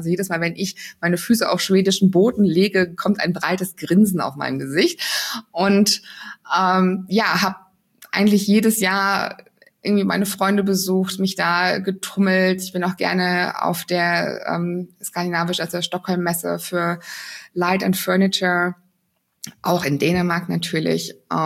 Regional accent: Germany; Und da können wir als Deutsche, glaube ich, noch mal ein bisschen lernen, da mehr ins Vertrauen zu kommen.

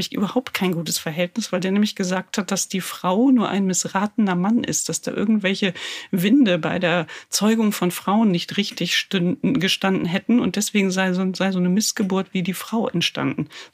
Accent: Lower Saxony, Germany; Bei uns in Ostfriesland war Martin Luther ja die große Nummer.

